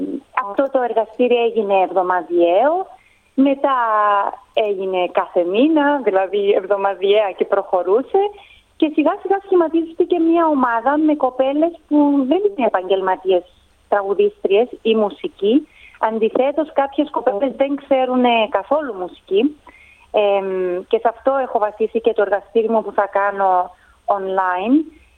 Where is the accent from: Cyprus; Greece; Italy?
Cyprus; also born or lived in London, United Kingdom; Γεννήθηκα και μεγάλωσα στην Κύπρο από μητέρα Ελλαδίτισσα, από την Έδεσσα, και Κύπριο πατέρα. Σπούδασα στο Λονδίνο μουσική, έμεινα εκεί για 8 χρόνια. Και έπειτα επέστρεψα στο νησί